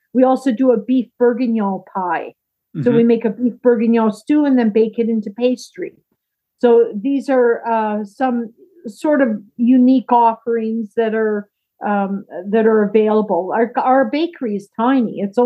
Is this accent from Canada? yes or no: yes; Ottawa, Ontario, Canada; So I grew up in Ottawa, but my family, my parents were both born in the province of Quebec.